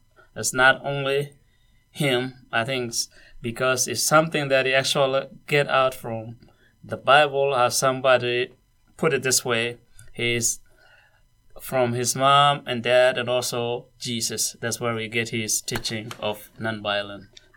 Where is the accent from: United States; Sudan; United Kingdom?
Sudan; and then I'm from Sudan, and I married her.